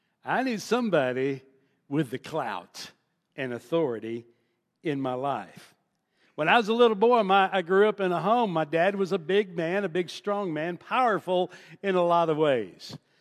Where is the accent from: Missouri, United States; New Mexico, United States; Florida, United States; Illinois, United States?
Missouri, United States; when I grew up in St. Louis County, and it was Thugville.